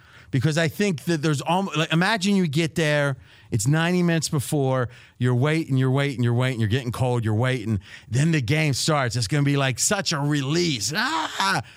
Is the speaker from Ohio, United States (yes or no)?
yes; Dayton, Ohio, United States; Growing up in Dayton, not quite the same.